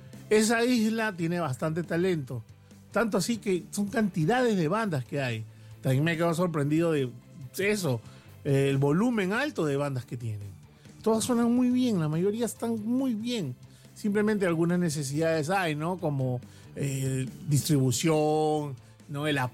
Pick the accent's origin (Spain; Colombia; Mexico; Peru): Peru; yo pensaba que solamente había pasado en mi país, en el Perú